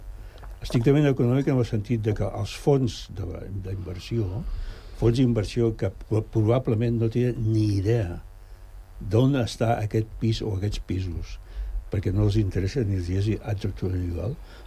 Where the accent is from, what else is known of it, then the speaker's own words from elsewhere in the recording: Barcelona, Catalonia, Spain; jo tinc una edat que he viscut... Jo vaig néixer a Gràcia, a Barcelona. I a Gràcia, a Barcelona, al meu barri, hi havia tres generacions vivint en el mateix pis.